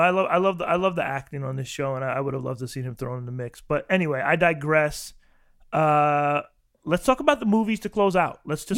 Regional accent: United States; Like I'm American. Just remember that we won.

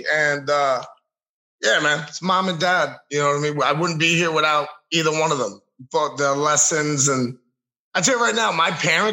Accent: Bronx, New York, United States; You know, when I growing up in the Bronx, and the apartment was my family right across the hallway was the Puerto Rican side.

